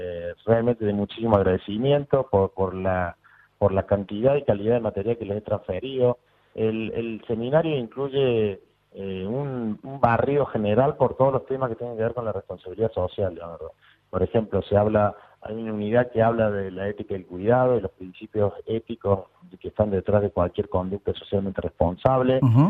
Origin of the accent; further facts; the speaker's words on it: Córdoba, Argentina; accent: Cordoban; nosotros estamos ubicados en Córdoba, como ya se han dado cuenta por mi acento